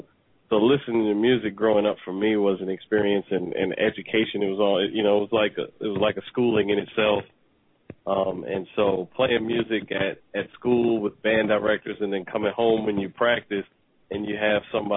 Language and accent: English; Washington, District of Columbia, United States; So I'm also from the Washington, D.C. area.